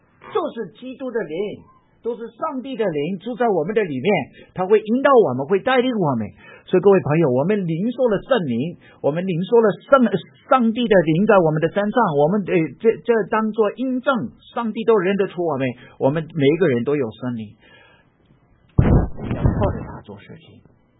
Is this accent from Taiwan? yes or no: yes; Taiwan; accent: Minnan; 所以我的口音有一点改变。我本来的闽南腔就很重的，非常重的。你可以，但是后来呢，我就渐渐的跟着大陆人，这个后来那个改变了一点，那现在就变成这三种的口音都混在一起，南腔北调的